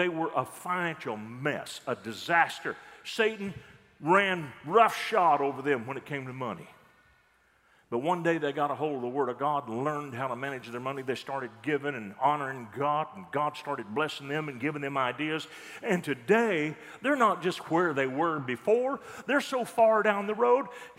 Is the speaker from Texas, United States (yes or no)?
yes; Texas, United States; Now, I told you I come from Texas, out in the panhandle, actually, and we have dunghills out there.